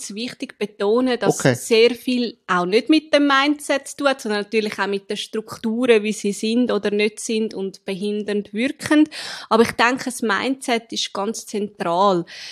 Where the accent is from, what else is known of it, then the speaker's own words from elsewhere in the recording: Zurich, Switzerland; ich komme aus Zürich.